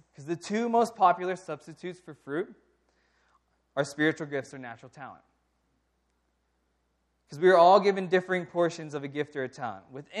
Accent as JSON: {"language": "English", "country": "United States", "said": "Yeah, I do have the ability to read, even though I'm an American."}